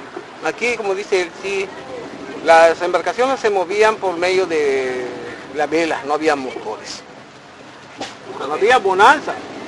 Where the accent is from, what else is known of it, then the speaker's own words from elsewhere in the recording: El Cuyo, Yucatán, Mexico; moved away as an adult; now in Quintana Roo, Mexico; yo no soy de aquí. Yo soy de aquí, del Cuyo, Yucatán. A los 19 años, 20 años, vine a vivir aquí, a Quintana Roo. Y aquí me quedé, en esta área de aquí, más allá adelante, que me compré un terreno, hice mi casa.